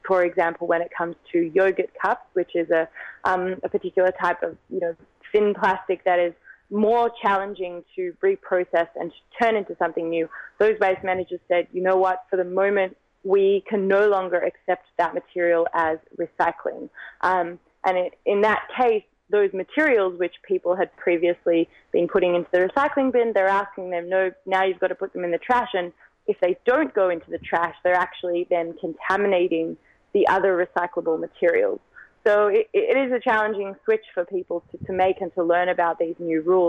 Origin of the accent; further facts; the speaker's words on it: Australia; as you can probably tell, I'm not from the US, I'm Australian.